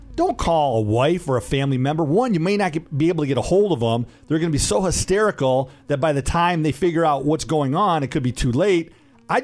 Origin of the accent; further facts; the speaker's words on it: Detroit, Michigan, United States; We're from Metro Detroit.